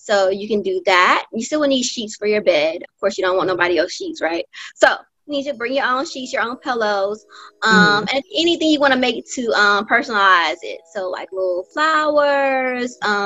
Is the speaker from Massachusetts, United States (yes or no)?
no; Natchez, Mississippi, United States; now in Atlanta, United States; I'm from Natchez, Mississippi, born and raised. I went to Alcorn State University to get my bachelor's in nursing. And after that, I moved to Atlanta, Georgia.